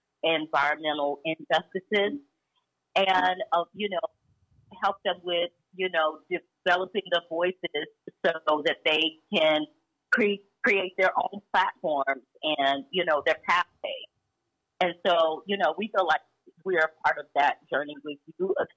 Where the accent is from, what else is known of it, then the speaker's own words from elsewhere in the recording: Atlanta, Georgia, United States; also born or lived in Chattanooga; But Atlanta is home. I was born in Chattanooga, but I was raised here and in Chattanooga by extended family.